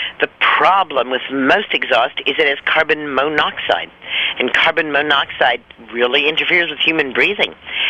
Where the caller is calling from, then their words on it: New York, United States; I'm calling in from the Hudson River Valley in the Catskill Mountains of New York State.